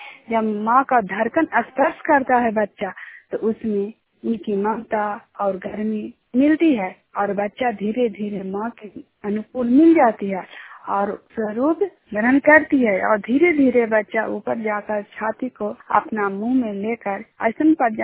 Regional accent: Juniyar, Bihar, India; मैं जुनियार गांव के रहने वाली हूं और हिलसा प्रखंड का रहने वाली हूं और नालंदा जिला का निवासी हूं।

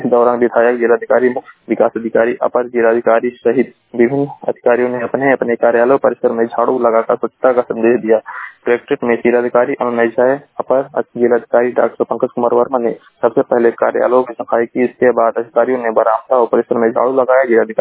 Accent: Maharajganj, Uttar Pradesh, India; मैं जिला महाराजगंज का निवासी हूँ।

